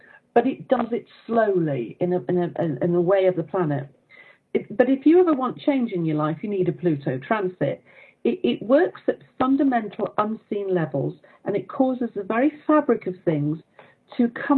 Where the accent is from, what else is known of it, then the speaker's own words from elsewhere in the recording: England, United Kingdom; and I'm English